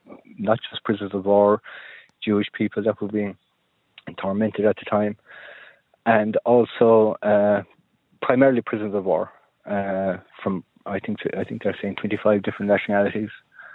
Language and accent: English; Ballydudden, Northern Ireland, United Kingdom; I'm actually from Ballydudden myself